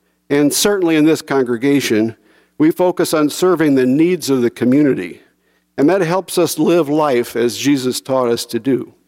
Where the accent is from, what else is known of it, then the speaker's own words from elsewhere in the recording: Iowa, United States; I was from Iowa, where people believed that if you work hard, take advantage of your opportunities, and follow the rules, you can be successful.